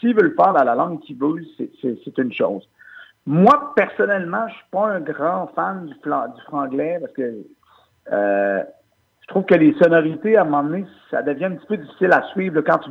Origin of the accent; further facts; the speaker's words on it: Quebec, Canada; accent: joual; on avait notre accent joual, puis on rappait comme on parlait.